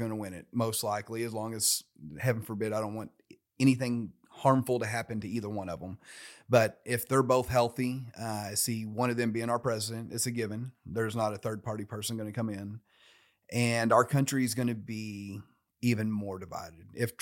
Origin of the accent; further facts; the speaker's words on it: Cane Hill, Arkansas, United States; I grew up in Cane Hill, Arkansas, bub.